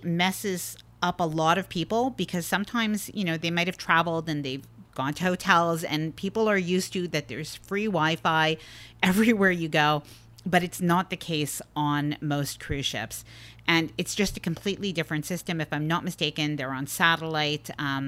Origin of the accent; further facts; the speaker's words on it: Canada; because I'm Canadian